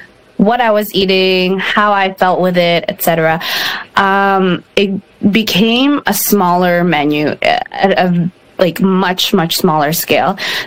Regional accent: Philippines; I grew up in the Philippines, or I was born in the Philippines.

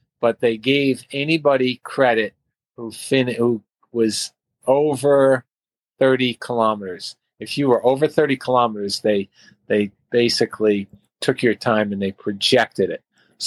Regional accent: Derry, Northern Ireland, United Kingdom; because I'm from Derry in Londonderry

